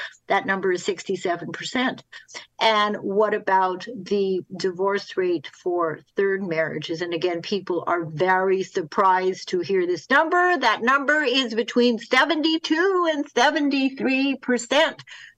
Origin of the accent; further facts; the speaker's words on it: Winnipeg, Manitoba, Canada; When I was a kid growing up in Winnipeg, Canada, whoever knew about teenage dating abuse?